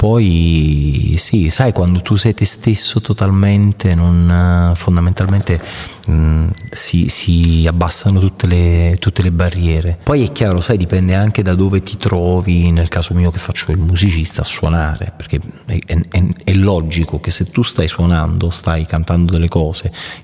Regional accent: Naples, Campania, Italy; Poi siamo napoletani, quindi c'è tutta una tradizione di musica meridionale italiana, popolare, che mi piace tanto.

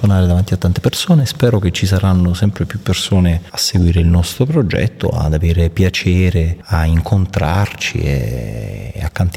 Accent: Naples, Campania, Italy; Poi siamo napoletani, quindi c'è tutta una tradizione di musica meridionale italiana, popolare, che mi piace tanto.

